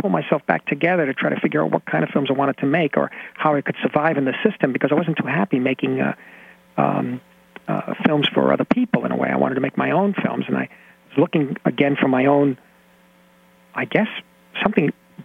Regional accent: New York City, New York, United States; I come from the Lower East Side, asthmatic kid.

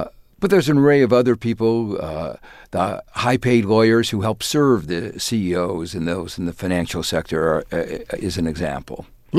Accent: Gary, Indiana, United States; I grew up in Gary, Indiana, which in a way reflects the history of industry in America.

